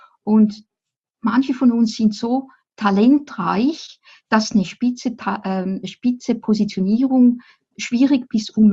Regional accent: Appenzell, Switzerland; Ich bin im Appenzellerland aufgewachsen. Das ist dort, wo man über den Bodensee schauen kann. Und dort kommt auch der berühmte Käse her.

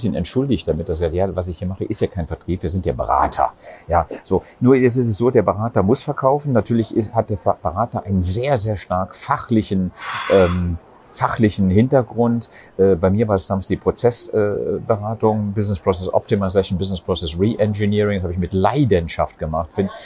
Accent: Trier, Rhineland-Palatinate, Germany; um 11.39 Uhr geht mein Zug weiter nach Trier, in meine Heimatstadt.

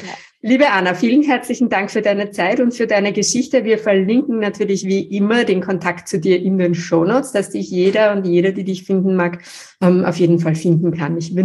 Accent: Austria; Weil Deutsche zum Teil die Scherze, die ich mache als Österreicherin, gar nicht verstehen

